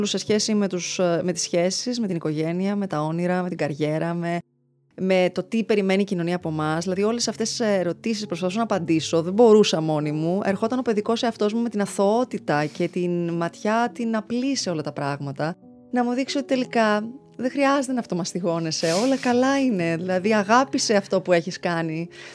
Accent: Cyprus; γιατί είμαι από Κύπρο, οπότε στα σχολεία, σε κάθε εκδήλωση είχαμε να διαβάσουμε για τους ήρωες.

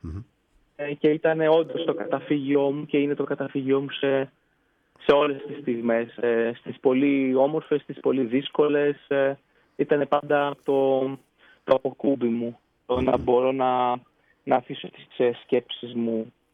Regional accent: Thebes, Central Greece, Greece; Μεγάλωσα στη Θήβα ακριβώς όπως το έθεσες, εκεί στη δεκαετία του 90.

